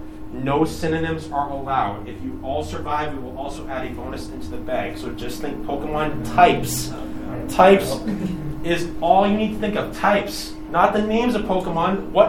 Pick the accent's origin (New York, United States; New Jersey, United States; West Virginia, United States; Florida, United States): New York, United States; I'm from New York.